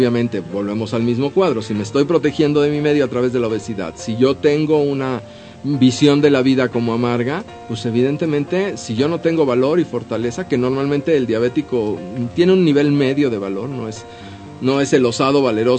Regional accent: Mexico; Somos los abnegados mexicanos que aguantamos todo lo que nos pase.

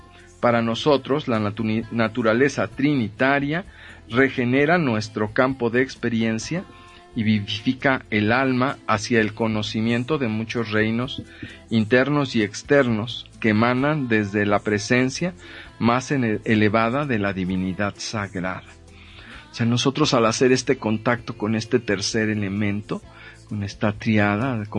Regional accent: Mexico; Desafortunadamente, como mexicanos

